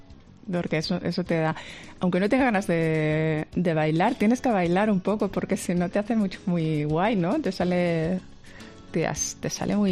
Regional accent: Catalonia, Spain; Yo soy bilingüe en Cataluña, básicamente todo el mundo y de mi generación somos todos bilingües

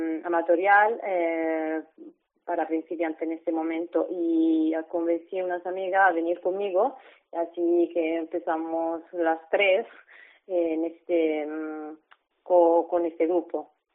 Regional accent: Rome, Lazio, Italy; Spanish is a second language; moved away as an adult; now in Barcelona, Spain; Sí, soy italiana, exactamente, y de Roma.

